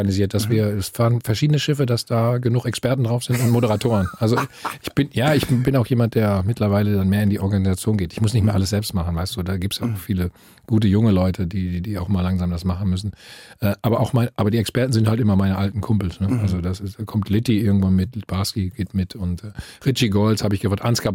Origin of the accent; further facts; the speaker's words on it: Bielefeld, North Rhine-Westphalia, Germany; ich komme aus Bielefeld, aus der Ecke